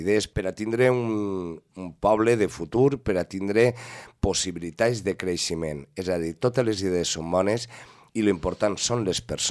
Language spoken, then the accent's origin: Catalan; Muro, Balearic Islands, Spain; al final el que realment val la pena és la gent del meu poble, la gent de Muro.